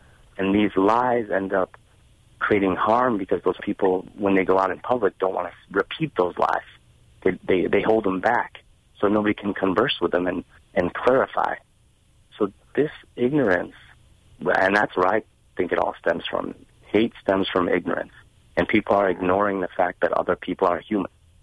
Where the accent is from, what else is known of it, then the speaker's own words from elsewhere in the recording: India; In our situation, because we're Indian, that was a lot of it.